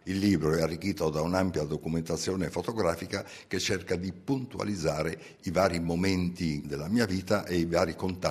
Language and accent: Italian; Friuli-Venezia Giulia, Italy; Quindi personaggi che uscendo dal mio paese, hanno lasciato un segno della loro attività, non solo in Friuli, ma anche addirittura a livello nazionale ed internazionale.